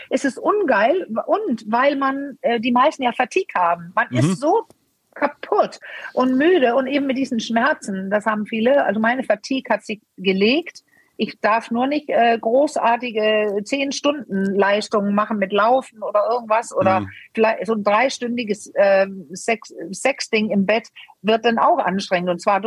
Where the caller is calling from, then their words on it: Denmark; Danke euch, bin ich aus Dänemark zugeschaltet.